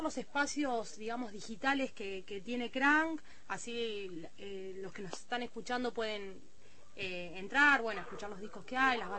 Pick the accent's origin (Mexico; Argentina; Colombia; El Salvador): Argentina; La Plata, Buenos Aires Province; Si somos platenses